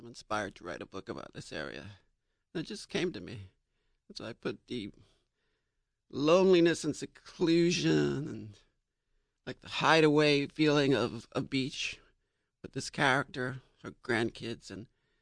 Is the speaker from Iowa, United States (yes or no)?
no; New York City, New York, United States; when I was growing up in the Bronx